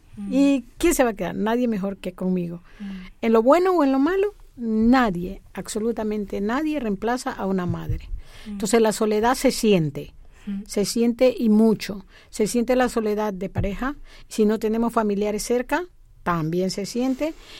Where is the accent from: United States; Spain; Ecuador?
Ecuador; Yo soy de origen latino, soy ecuatoriana